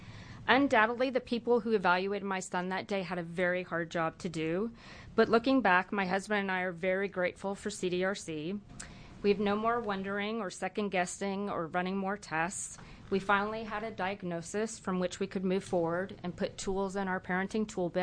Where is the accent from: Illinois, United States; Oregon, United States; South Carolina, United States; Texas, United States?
Oregon, United States; Eugene; I am a parent from Eugene, Oregon